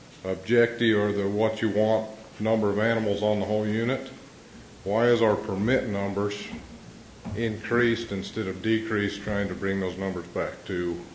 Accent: Eureka, United States; I'm from Eureka.

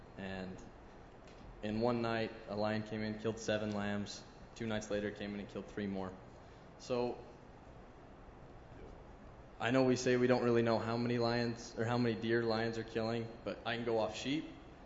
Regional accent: Tremont, United States; I'm here from Tremont.

